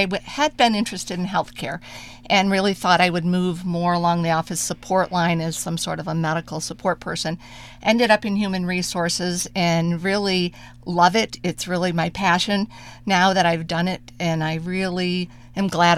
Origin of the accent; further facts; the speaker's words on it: Penn Yan, New York, United States; I'm actually from Penyan, and so it's been great to be able to be that support in my own community